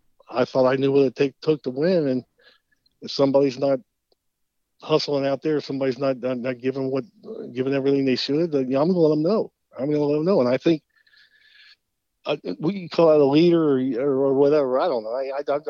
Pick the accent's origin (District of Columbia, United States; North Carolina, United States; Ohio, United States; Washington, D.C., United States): Ohio, United States; Cincinnati; We're talking about growing up in Cincinnati. I used to pretend throwing against the wall.